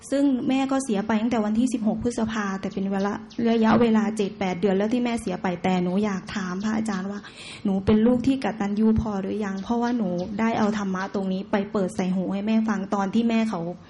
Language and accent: Thai; Roi Et, Thailand; now in Bangkok, Thailand; หนูมาจากร้อยเอ็ดนะคะ